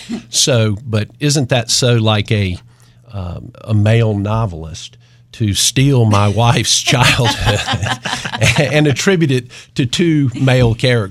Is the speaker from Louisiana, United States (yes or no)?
no; Rock Hill, South Carolina, United States; I was born and raised in Rock Hill, which was a much different city back then, as you can imagine. I attended Northwestern High School, went to Clemson University undergrad, and then the University of South Carolina Law School.